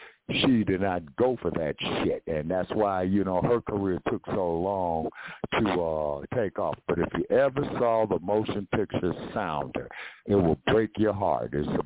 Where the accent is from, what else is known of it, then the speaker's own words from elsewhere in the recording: Los Angeles, California, United States; Oh, it's very weird. I grew up in Los Angeles, man.